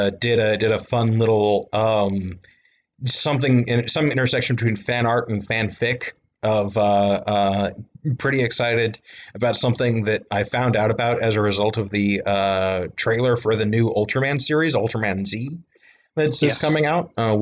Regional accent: Texas, United States; As an American, moreover, Texan

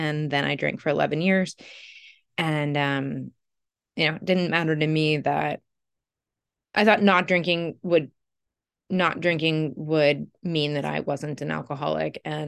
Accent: Los Angeles, California, United States; Yeah, so I live in Los Angeles. I'm from Los Angeles. I'm currently in the house I grew up

